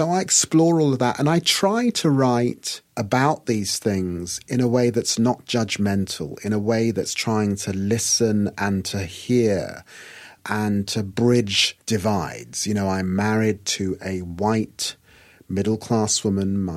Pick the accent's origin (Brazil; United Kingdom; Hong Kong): United Kingdom; London; also born or lived in Peterborough, United Kingdom; I'm the descendant of Guyanese people who were formerly Africans. But in the end, I grew up in London and in the city of Peterborough in Middle England. I was very fortunate to go to Harvard Law School. I am a black middle-class man here in the UK.